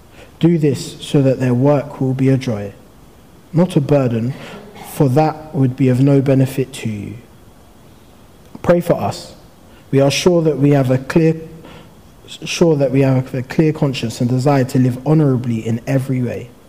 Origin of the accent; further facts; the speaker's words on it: Ponders End, London, United Kingdom; I grew up on a cul-de-sac, like I mentioned. I grew up in Ponders End, and there was about 8 boys, all within a few years of each other